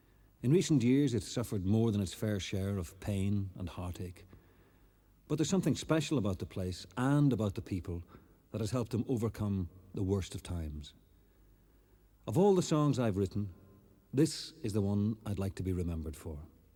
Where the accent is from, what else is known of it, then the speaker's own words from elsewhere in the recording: Derry, Northern Ireland, United Kingdom; This is my hometown of Derry in the north of Ireland.